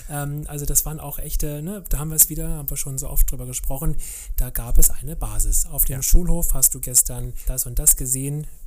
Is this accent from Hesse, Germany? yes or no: no; Berlin, Germany; ich bin ja in Kreuzberg groß geworden